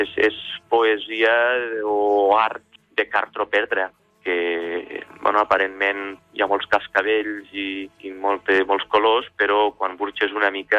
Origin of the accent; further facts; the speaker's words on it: Almacelles, Catalonia, Spain; sóc d'Almacelles, a la frontera amarga